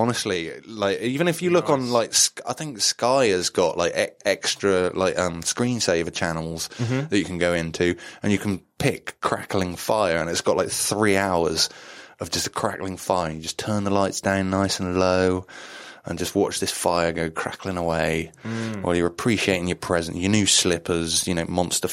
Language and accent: English; England, United Kingdom; Maybe it's because I grew up just slightly outside of Wales.